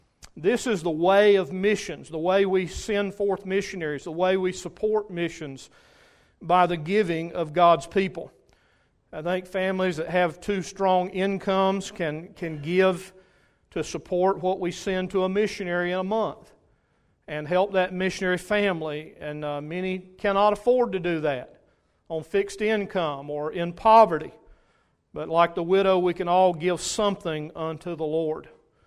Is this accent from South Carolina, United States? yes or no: yes; Rock Hill, South Carolina, United States; I'm from Rock Hill, South Carolina, and I can't hide that no matter where I go.